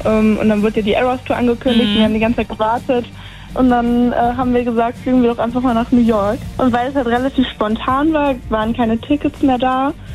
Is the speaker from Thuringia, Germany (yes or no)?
no; Neuwied, Rhineland-Palatinate, Germany; ich komme aus Neuwied.